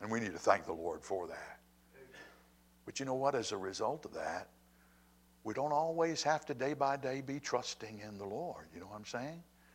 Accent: Lynchburg, Virginia, United States; When Becky and I were growing up in Lynchburg, one of the things that we always said as kids, particularly in high school, can't wait till we graduate from high school so that we can get out of this podunk city where there's nothing ever to do.

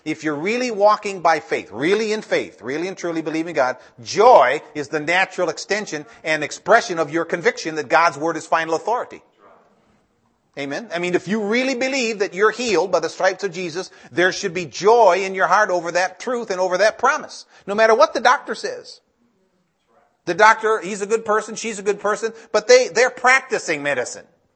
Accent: Cleveland, Ohio, United States; I come from Cleveland, I'm always sad.

